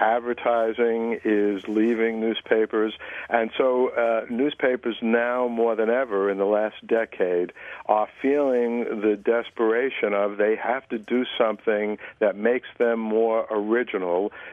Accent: New York City, New York, United States; I could see as a New Yorker when Kerik was police commissioner that there was something seriously wrong with him.

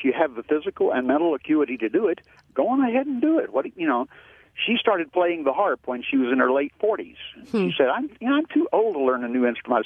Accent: Florida, United States; I'm from Florida

